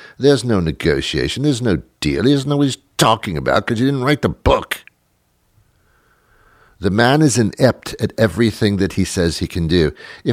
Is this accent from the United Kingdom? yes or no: yes; England, United Kingdom; And I can say that because I'm British. That's a phrase that we use in England all the time